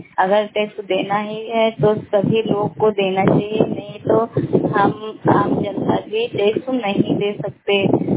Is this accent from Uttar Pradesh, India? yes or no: yes; Hariharpur, Uttar Pradesh, India; मैं हरिहरपुर का जिला श्रावस्ती की रहने वाली हूँ।